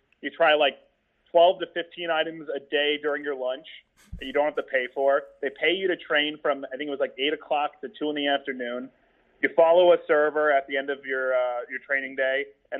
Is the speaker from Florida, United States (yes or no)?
yes; Florida, United States; I grew up in South Florida. I'm not eating a Cuban sandwich from the Cheesecake Factory.